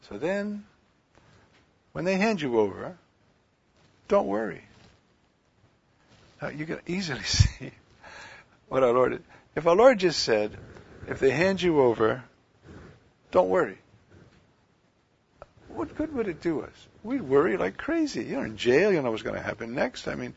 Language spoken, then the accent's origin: English; New York, United States; Well, that's not bad. I'm a New Yorker.